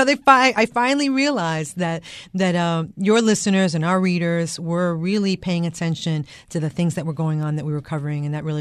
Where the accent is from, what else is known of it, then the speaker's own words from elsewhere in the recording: New York, United States; also born or lived in Miami; I am from New York. My family is Sandy Storm survivors.